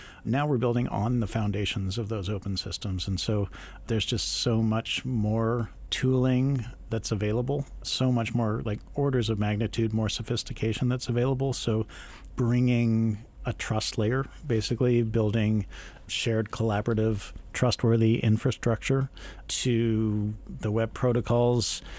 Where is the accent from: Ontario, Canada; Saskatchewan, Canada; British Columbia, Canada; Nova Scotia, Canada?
Ontario, Canada; Toronto; I grew up in Toronto.